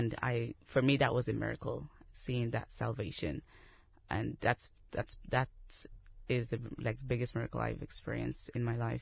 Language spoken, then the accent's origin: English; Nigeria; now in Dublin, Ireland; I'm originally from Nigeria, and I've lived in Ireland 17 years in Dublin.